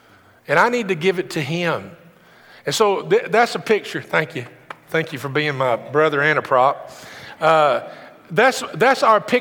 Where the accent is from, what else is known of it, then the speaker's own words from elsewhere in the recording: Campbellsville, Kentucky, United States; also born or lived in Greensburg; Julie and I grew up in Campbellsville and Greensburg.